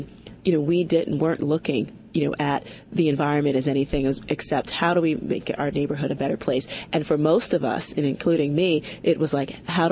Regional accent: New York City, New York, United States; it's my hometown, the South Bronx in New York City. And so I grew up when it was, you know, the infamous burning Bronx

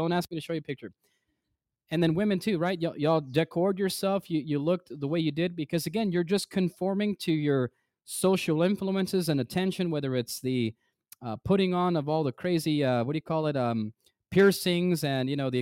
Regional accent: United States; But Brother Carlos, I grew up in the United States. I'm a Gentile.

